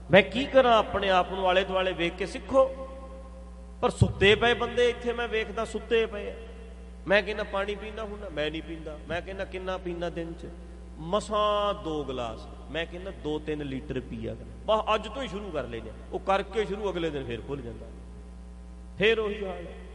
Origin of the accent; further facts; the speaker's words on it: Punjab, India; ਇਹ ਨਹੀਂ ਵੇਖੋ ਅਸੀਂ ਪੰਜਾਬੀ ਹਾਂ